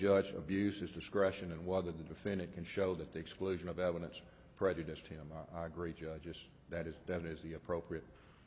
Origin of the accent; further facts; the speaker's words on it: Shreveport, Louisiana, United States; I'm from Shreveport, and I'm appearing here on behalf of the appellant